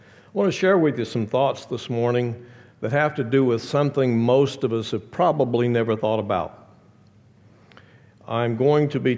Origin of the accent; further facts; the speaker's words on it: Texas, United States; accent: Texas; I come from Texas. You may or may not recognize a Texas accent.